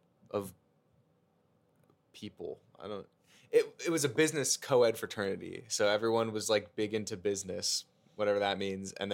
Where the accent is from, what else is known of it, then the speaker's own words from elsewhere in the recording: New Jersey, United States; Yes, I grew up in South Jersey.